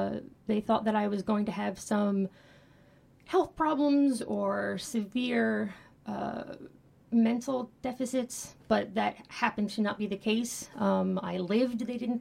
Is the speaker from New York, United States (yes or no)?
no; New Jersey, United States; I'm from New Jersey.